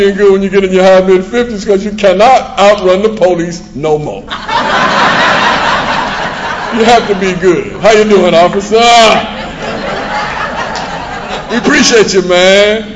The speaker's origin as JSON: {"language": "English", "town": "Savannah", "region": "Georgia", "country": "United States", "tie": "born or raised there", "said": "I heard it, you know, when I grew up in Savannah, Georgia."}